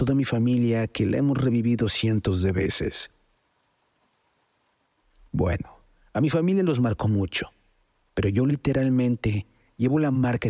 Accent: Charcas, San Luis Potosí, Mexico; Mi familia y yo somos de Charcas. Es un pueblo muy chico que está de paso por la carretera que va de San Luis a Matehuala.

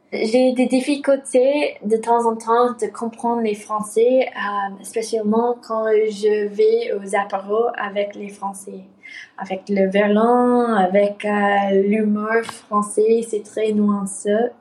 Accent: United States; French is a second language; now in Mayotte, France; je suis américaine et j'habite à Mayotte, à l'île près de Madagascar, avec mon copain français.

